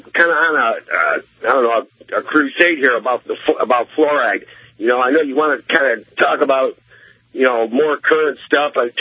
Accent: Detroit, Michigan, United States; I say I'm from Detroit, but everybody that lives in Michigan says, yeah, I'm from Detroit.

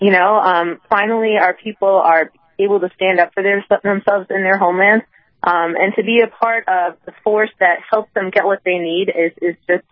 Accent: United States; You know, I grew up here in the United States.

